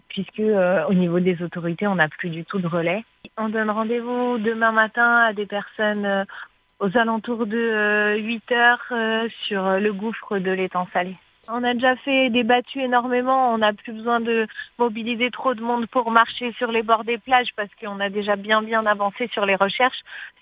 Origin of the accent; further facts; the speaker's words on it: Réunion, France; On n'habite pas à La Réunion, on est originaire de La Réunion, mais on n'y habite pas.